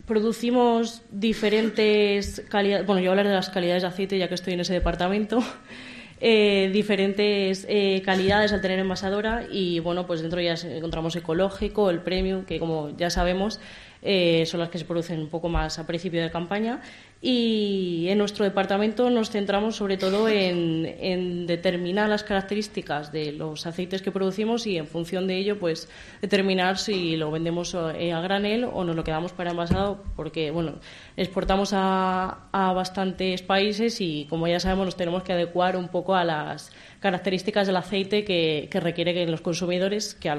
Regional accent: Segovia, Castile and León, Spain; Bueno, como podéis ver por mi acento, no soy de aquí, soy de Segovia.

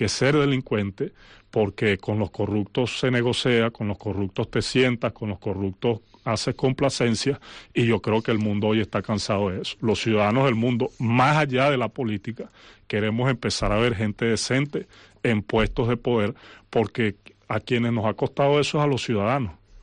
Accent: Venezuela; moved away; eso para nosotros significa mucho hoy como venezolanos regados por el mundo.

